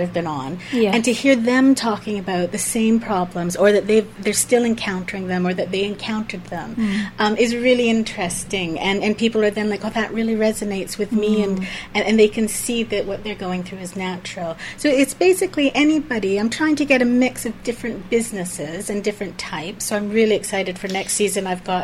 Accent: Canada; moved away; Well, I came over from Canada far too long ago for me to want to mention.

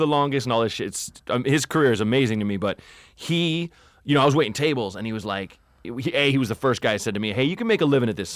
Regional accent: Portland, Oregon, United States; Portland, Oregon originally.

